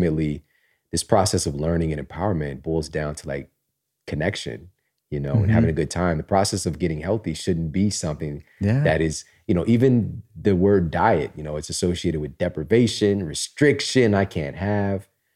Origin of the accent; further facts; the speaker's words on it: Missouri, United States; now in Pittsburgh, United States; And, you know, I'm from Missouri, here from Pittsburgh. We're not at like the hubs of, you know, health and wellness in the world